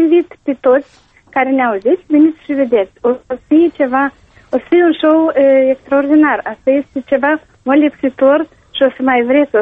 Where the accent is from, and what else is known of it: Moldova